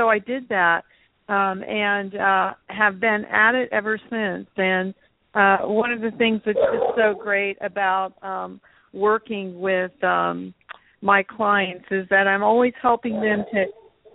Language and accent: English; Miami, Florida, United States; I'm originally from Miami, Florida.